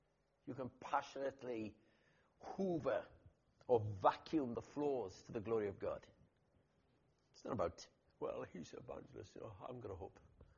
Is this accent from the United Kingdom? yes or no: yes; Haverfordwest, Wales, United Kingdom; terrifying, Haverford West, if you know my hometown. And I was brought up as an Anglican